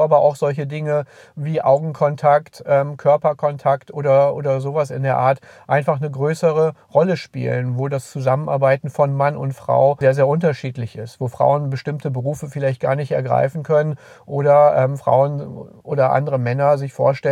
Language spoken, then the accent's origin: German; North Rhine-Westphalia, Germany; Bei uns im Ruhrgebiet oder am Niederrhein, wo ich bin